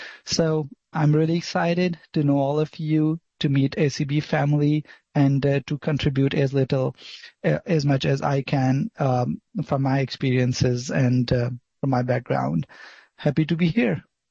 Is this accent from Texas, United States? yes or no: yes; Denton, Texas, United States; as Amanda told, I am from Denton, Texas